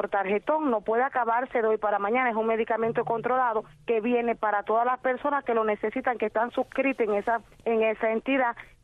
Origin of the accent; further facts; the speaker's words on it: Palma Soriano, Santiago de Cuba, Cuba; soy una ciudadana cubana y vivo aquí en Palma Soriano. A pesar de vivir aquí en una zona rural